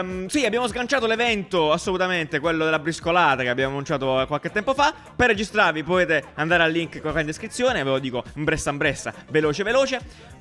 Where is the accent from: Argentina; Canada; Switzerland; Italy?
Canada; sapete che sono canadese?